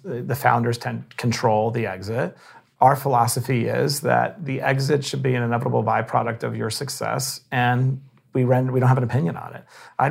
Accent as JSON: {"language": "English", "town": "Bayside", "region": "New York", "country": "United States", "tie": "born or raised there", "said": "I did. I grew up in Bayside, Queens."}